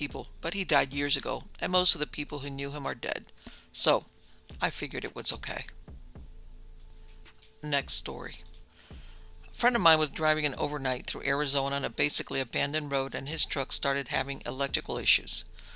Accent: Newcastle, North East England, United Kingdom; I'm a Brit. One trip, I was hitching from Newcastle, my hometown, to the south of France.

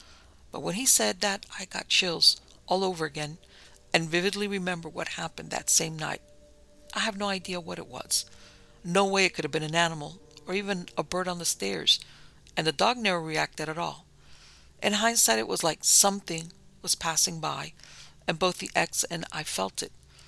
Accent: Texas, United States; As a kid, I grew up in Northeast Texas. My parents owned a lot of land, and all of our neighbors also had large plots of land surrounding our property.

